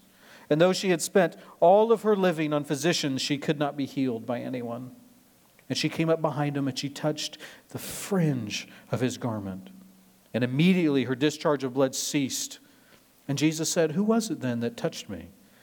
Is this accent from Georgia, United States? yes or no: no; Nebraska, United States; I grew up in Nebraska, which means I don't know anything about the water.